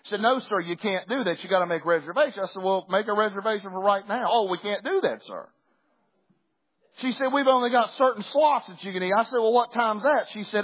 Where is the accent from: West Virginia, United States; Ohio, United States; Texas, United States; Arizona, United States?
West Virginia, United States; I'm going to tell y'all right now, I'm from West Virginia, and I like getting in cold water.